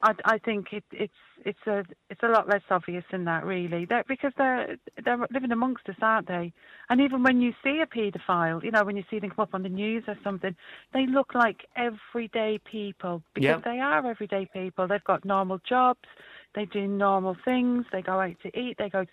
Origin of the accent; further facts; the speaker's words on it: Catford, London, United Kingdom; I grew up in London, in Catford, in southeast London, and my house actually backed on to a massive park called Blythehill Park.